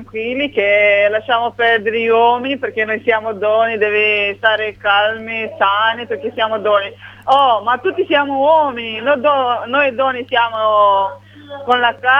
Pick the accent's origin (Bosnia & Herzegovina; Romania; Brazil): Romania; Italian is a second language; now in Italy; Da Romania.